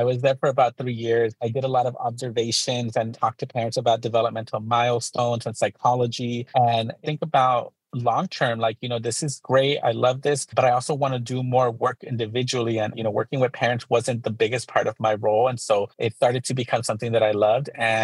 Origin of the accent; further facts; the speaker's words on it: Los Angeles, California, United States; Yes, I'm originally from Los Angeles, born and raised into a very religious, conservative home. My parents are both immigrants from Mexico and Guatemala